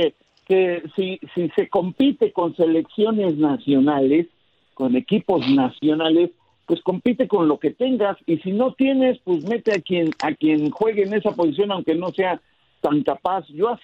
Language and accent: Spanish; Mexico; y lo digo como mexicano